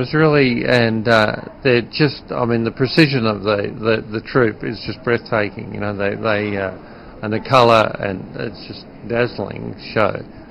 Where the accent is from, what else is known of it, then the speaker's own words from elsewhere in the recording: Australia; And as an Australian, I certainly freedom is close to my heart.